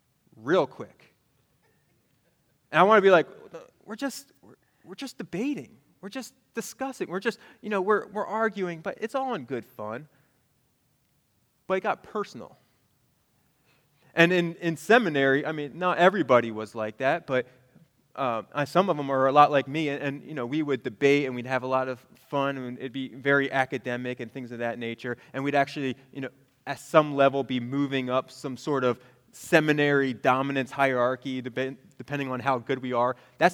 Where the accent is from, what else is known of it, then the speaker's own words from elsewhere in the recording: Northeast, United States; Of course, I'm from the Northeast, where we weren't exactly sweet and endearing.